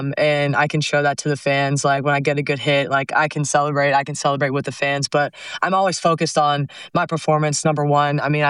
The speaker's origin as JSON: {"language": "English", "town": "Atlanta", "region": "Georgia", "country": "United States", "tie": "born or raised there"}